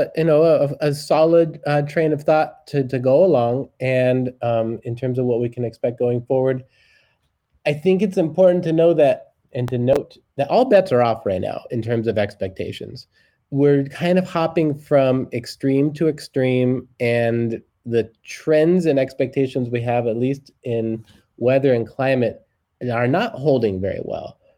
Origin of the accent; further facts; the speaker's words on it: Tucson, Arizona, United States; I'm a desert rat, born and raised in Tucson